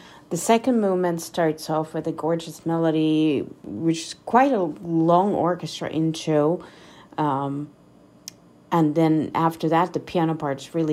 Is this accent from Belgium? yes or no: no; Finland; moved away as an adult; now in United States; I'm originally from Finland